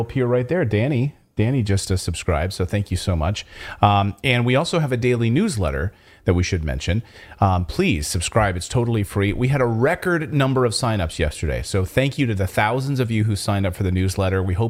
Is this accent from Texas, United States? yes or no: no; Philadelphia, Pennsylvania, United States; I'm from Philadelphia